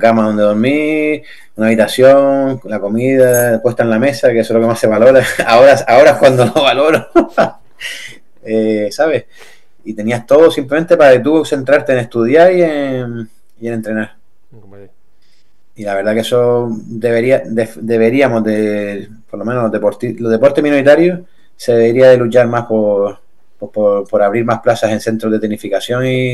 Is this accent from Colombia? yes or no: no; Canary Islands, Spain; Yo soy canario y yo estaba ahí y yo estaba deseando venir para acá los fines de semana cuando pudiera.